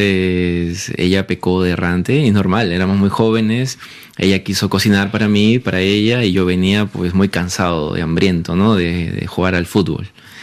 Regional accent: Peru; me pasé rápidamente a la cocina peruana, siendo peruano, ¿no?

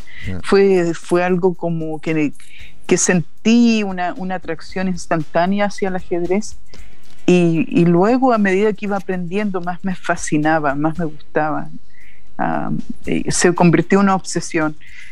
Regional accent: Santiago, Santiago Metropolitan Region, Chile; Pero yo crecí en Santiago.

